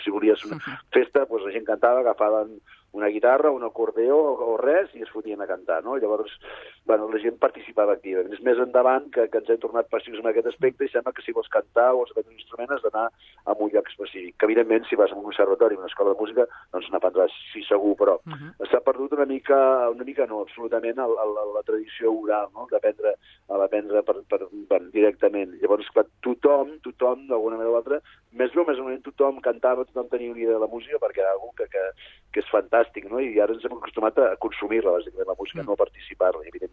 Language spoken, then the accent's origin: Catalan; Manresa, Catalonia, Spain; soc de Manresa, soc blanc, no soc negre, no soc massa religiós